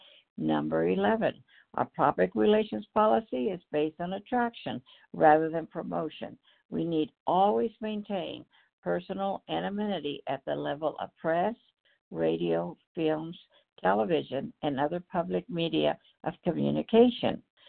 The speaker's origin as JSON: {"language": "English", "region": "Idaho", "country": "United States", "said": "I am from Idaho."}